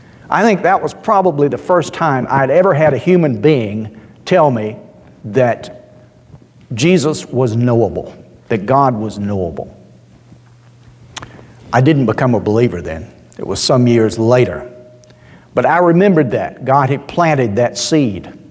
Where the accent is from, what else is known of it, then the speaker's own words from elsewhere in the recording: Georgia, United States; moved away; I remember when we first moved to England, growing up in Georgia